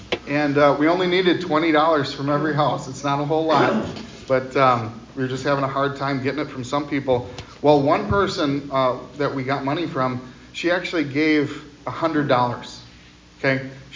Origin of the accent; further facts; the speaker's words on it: Waupun, Wisconsin, United States; So this is actually from my hometown of Waupun, Wisconsin, and they have this farm.